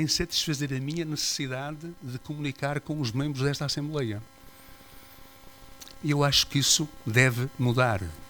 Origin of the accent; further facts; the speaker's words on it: Marco de Canaveses, Norte, Portugal; Uma má oposição é má para a minha terra, é má para Marco de Canaveses.